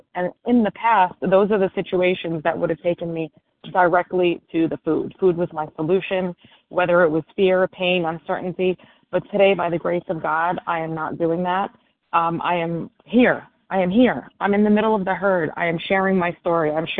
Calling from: New York City, New York, United States; New York City.

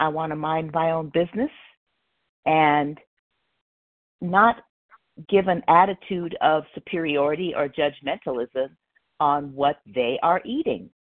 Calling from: Palmdale, California, United States; I'm a compulsive overeater in Palmdale, California, which is in Los Angeles County.

